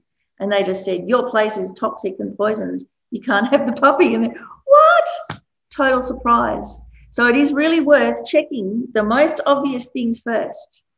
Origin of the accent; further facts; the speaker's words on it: Melbourne, Victoria, Australia; when I was growing up in Melbourne, lots of Greeks and Italians around